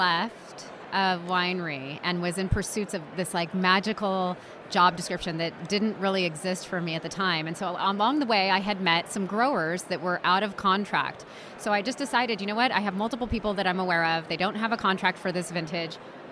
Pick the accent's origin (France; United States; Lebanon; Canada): United States; California; I was born and raised in Napa Valley, but neither of my parents have a connection to the wine industry.